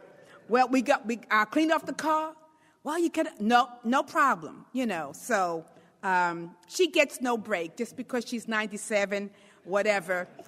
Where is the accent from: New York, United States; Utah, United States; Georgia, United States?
New York, United States; You know, I'm a New Yorker